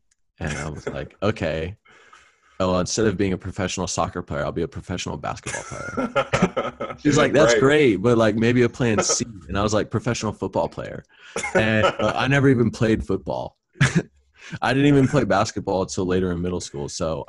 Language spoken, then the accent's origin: English; Pennsylvania, United States; And so I'm super thankful for growing up in Central PA.